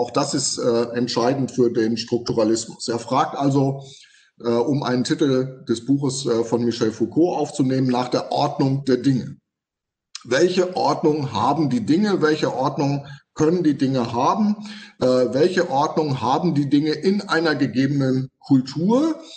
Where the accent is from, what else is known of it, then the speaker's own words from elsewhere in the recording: North Rhine-Westphalia, Germany; ich komme aus dem Sauerland, da gibt es jede Menge von diesen Fachwerkhäusern